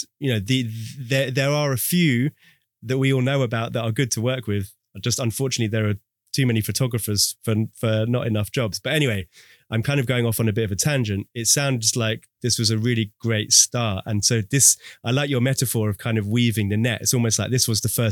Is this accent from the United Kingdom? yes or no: yes; United Kingdom; because I'm British